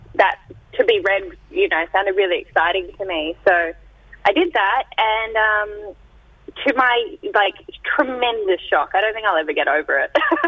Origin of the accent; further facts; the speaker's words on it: New South Wales, Australia; now in Sydney, Australia; So my mob's Wiradjuri, so central New South Wales. We're from the Murrumbidgee, so down south. So beautiful freshwater country. But I live in Sydney on Gadigal country at the moment. And yeah